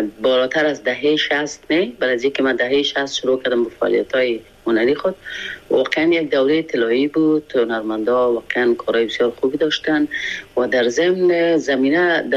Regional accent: Afghanistan; moved away as an adult; now in France; بعد از سقوط دوران حکومت ما تقریبا یک 5 روز 6 روز بعد از او از افغانستان برآمدم، فرانسه آمدم

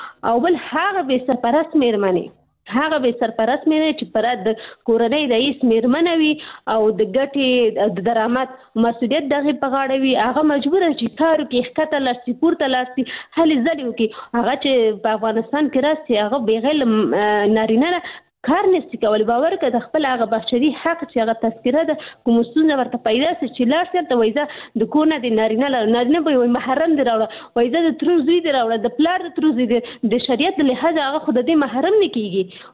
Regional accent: Pakistan; زه په پاکستان کې پیدا شوې یم، هلته مې ژوند تیر کړی، تر لسو سنو پورې ما درس ویلي،

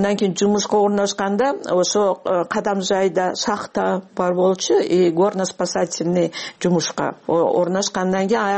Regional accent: Kyzyl-Kiya, Batken Region, Kyrgyzstan; born there; also born or lived in Osh; Кызылкияда 53 жылы мен төрөлдүм андан кийин 56 жылы көчүп кетишет. Жер титирөө болгондон кийин кайра Ошко көчүп келишет.

